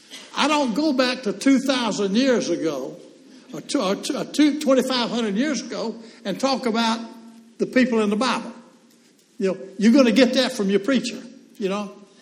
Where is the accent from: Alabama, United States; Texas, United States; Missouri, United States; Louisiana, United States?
Alabama, United States; Birmingham; I was raised in Birmingham, lived there for 30 years.